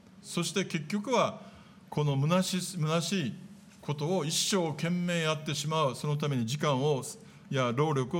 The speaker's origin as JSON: {"language": "Japanese", "region": "Kyoto", "country": "Japan", "said": "皆さん私京都の人間なので、"}